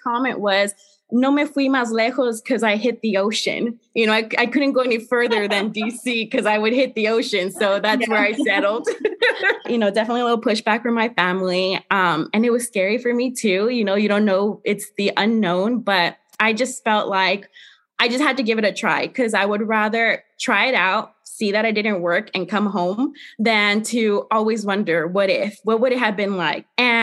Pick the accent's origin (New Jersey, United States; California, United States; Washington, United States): California, United States; San Jose; you know, Berkeley from my home city, you know, I'm from San Jose. It's only a 45-minute drive and very close to my family.